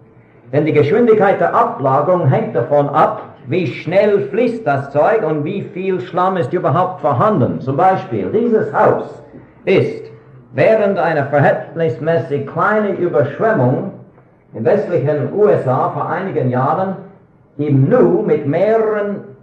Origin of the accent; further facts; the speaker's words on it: Switzerland; Es gibt Römerruinen bei uns in der Schweiz, in der Rhonetal